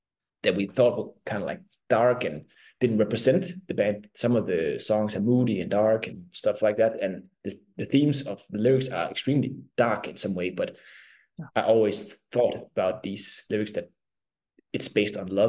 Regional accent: Denmark; first language Danish; English is a second language; Obviously, Danish is my mother tongue. But just now trying to translate it to English, I'm stumbling upon the words

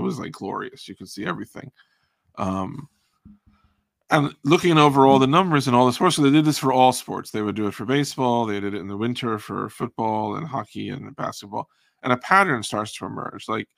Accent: Uniondale, New York, United States; Like, I grew up in Uniondale on Long Island, which is the home of the Islanders.

